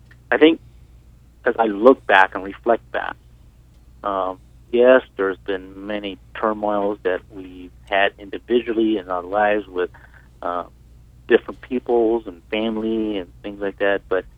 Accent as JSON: {"language": "English", "region": "California", "country": "United States", "tie": "born or raised there", "lives_now": "Hawaii, United States", "said": "I was raised primarily in California, and I was not raised in a Christian home."}